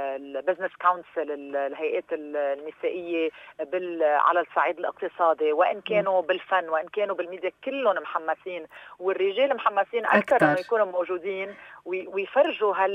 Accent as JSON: {"language": "Arabic", "country": "Lebanon", "said": "فأنا لبنانية عربية"}